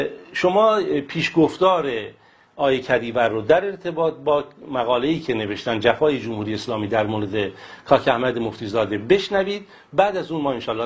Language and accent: Persian; Iran; چون همه ما ایرانی هستیم از هر رنگ و نژاد و مذهب و فرقه و زبانی که هستیم، همه در یک سرزمین زندگی میکنیم